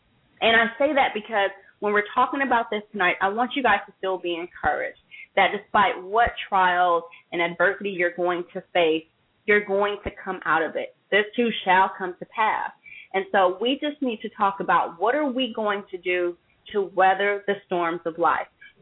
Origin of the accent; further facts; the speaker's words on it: West Coast, United States; I'm from the West Coast. We know how to roll.